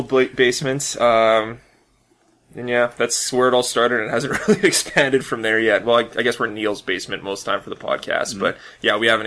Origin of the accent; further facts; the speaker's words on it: Winnipeg, Manitoba, Canada; Yep, I've lived in the same house my entire life.